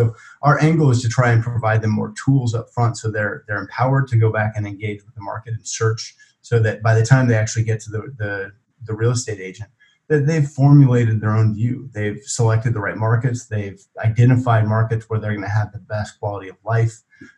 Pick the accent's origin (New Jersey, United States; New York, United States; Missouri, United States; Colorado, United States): Missouri, United States; also born or lived in Oklahoma / Georgia; But I grew up in I grew up in Missouri. I spent a couple of years in Oklahoma. Went to University of Tulsa in Oklahoma, and then shortly thereafter to grad school at University of Georgia.